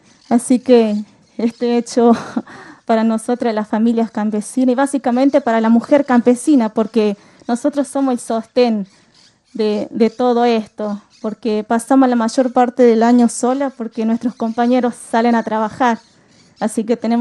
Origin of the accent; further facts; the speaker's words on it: El Cajón, Santiago del Estero, Argentina; nacida y criada en El Cajón, integrante de las reservas campesinas del departamento Ojo de Agua, Movimiento Campesino Santiago del Estero.